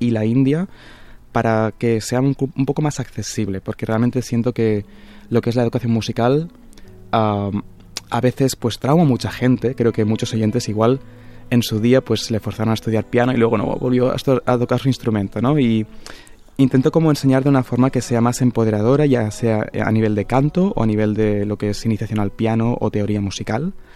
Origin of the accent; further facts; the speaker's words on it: Catalonia, Spain; lo que hago es como este mejunje que yo soy también como catalán